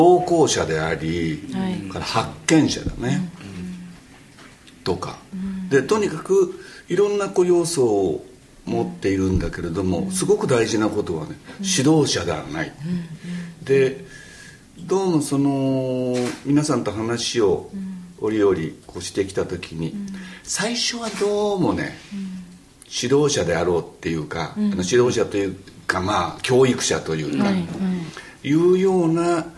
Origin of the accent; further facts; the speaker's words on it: Tokyo, Japan; 僕は東京の荒川区っていうところですけども